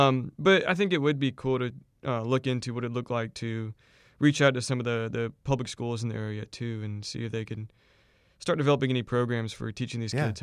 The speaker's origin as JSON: {"language": "English", "region": "West Coast", "country": "United States", "tie": "born there", "said": "So we have myself. I was born on the West Coast. I got some Hispanic influence in my background."}